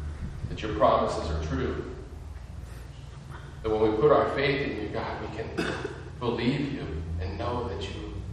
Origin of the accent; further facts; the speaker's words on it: Roseburg, Oregon, United States; moved away as an adult; now in Mexico; Yeah, so we're missionaries in Mexico, been there 11 years. We're actually from Roseburg, Oregon, not too far down the coast.